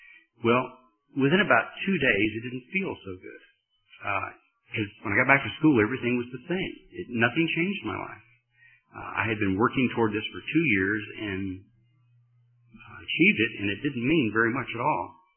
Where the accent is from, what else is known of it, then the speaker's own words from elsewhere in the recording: United States; See, when you're an American living overseas, being an American means a lot more than it means to be an American in this country.